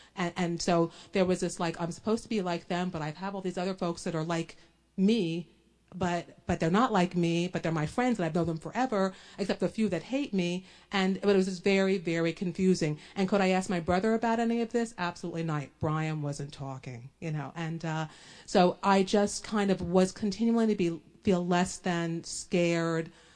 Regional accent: New Jersey, United States; I was raised in Monmouth County.

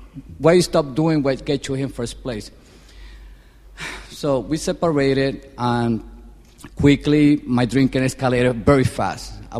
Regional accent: Puerto Rico; born there; And by the way, I was born in Puerto Rico.

